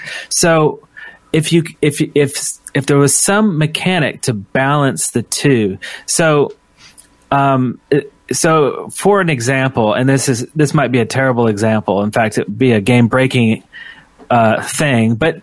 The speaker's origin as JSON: {"language": "English", "region": "Arkansas", "country": "United States", "tie": "born there", "said": "Because I was born in Arkansas, there's nothing in Arkansas."}